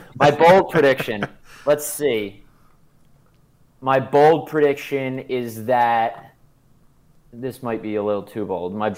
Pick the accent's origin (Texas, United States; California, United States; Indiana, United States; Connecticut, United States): Connecticut, United States; also born or lived in New York City; We would always give him crap because, you know, I'm from Connecticut, New York City. You know, nobody wears Crocs there.